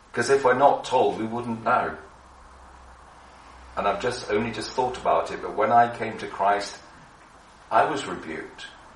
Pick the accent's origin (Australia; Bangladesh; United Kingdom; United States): United Kingdom; England; And I smile because I'm English.